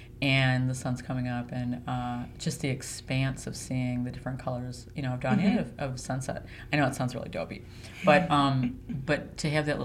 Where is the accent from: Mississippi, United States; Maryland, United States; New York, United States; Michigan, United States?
Michigan, United States; Flint; and it's probably just because I come from Flint